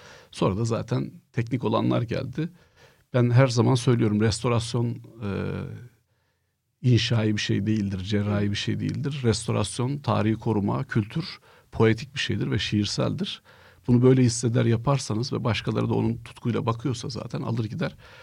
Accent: Erzincan, Turkey; Ben Erzincan'da büyüdüm. Erzincan'da kışlar çok soğuk.

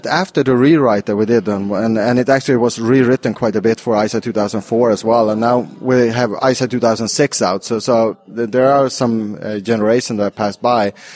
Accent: Sweden; English is a second language; I come from Sweden, thereof the accent.

